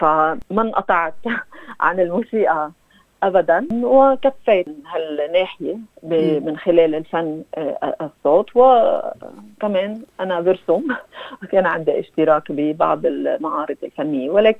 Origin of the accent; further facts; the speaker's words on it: Lebanon; now in Australia; هاجرت من لبنان وجيت على أستراليا بسنة 1998.